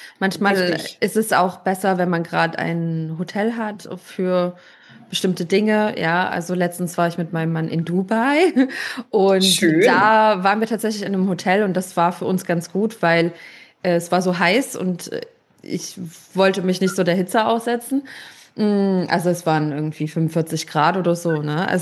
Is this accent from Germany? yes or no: yes; Leipzig, Saxony, Germany; in meiner Heimatstadt Leipzig